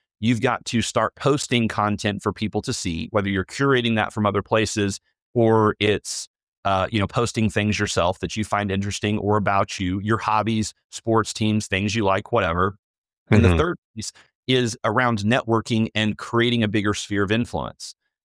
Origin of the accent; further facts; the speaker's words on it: Missouri, United States; So I grew up in Southwest Missouri, not too far from the University of Arkansas in Fayetteville.